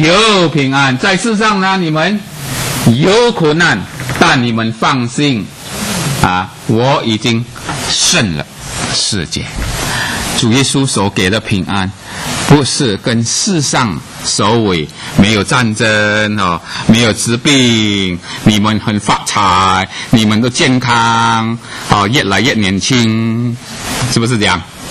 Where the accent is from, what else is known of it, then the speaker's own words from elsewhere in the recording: China; 我们中国人就信嘛，死了人变鬼啊，是不是啊？